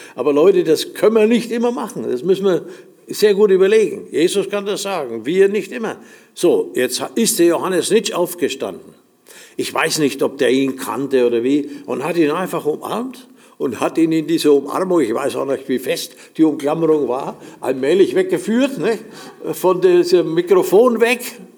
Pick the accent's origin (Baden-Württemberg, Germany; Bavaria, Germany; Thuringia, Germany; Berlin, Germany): Bavaria, Germany; Nuremberg; ich wusste es nicht, ich bin Nürnberger